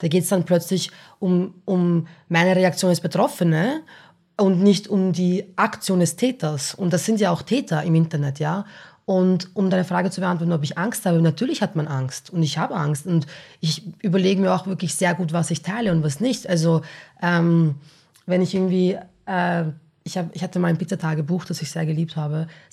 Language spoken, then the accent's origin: German; Baden, Lower Austria, Austria; born there; Und ich bin so, wohin, ich bin in Baden bei Wien geboren.